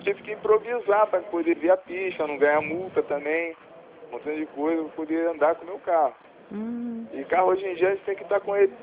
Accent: Rio de Janeiro, Brazil; Eu sou lá da Barra da Tijuca, cara.

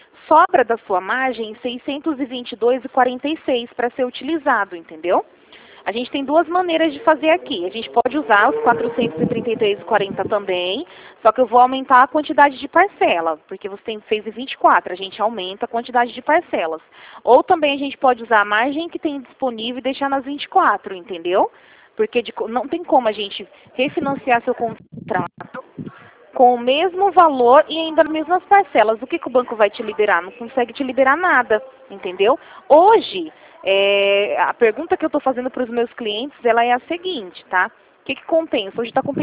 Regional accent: Rio Claro, São Paulo, Brazil; sou aqui de Rio Claro mesmo, da agência.

